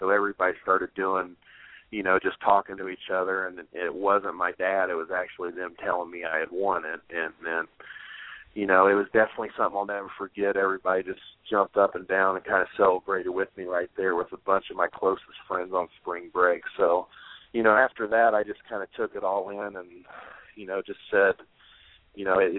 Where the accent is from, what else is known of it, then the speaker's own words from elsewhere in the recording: Noblesville, Indiana, United States; But growing up in Noblesville, they definitely gave me a great start as far as, you know, trying to achieve my dream.